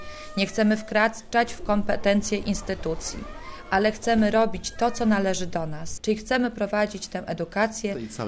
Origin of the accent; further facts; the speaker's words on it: Lesser Poland, Poland; bo ja pochodzę z krakowskiego i mam taką właśnie chyba duszę trochę mojej babci